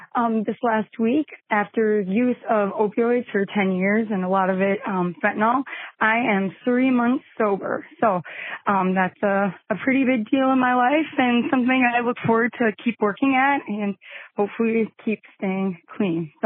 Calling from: Minnesota, United States; I'm calling from Minnesota.

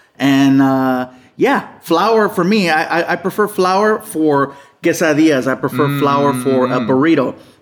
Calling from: Long Beach, California, United States; I'm in Long Beach.

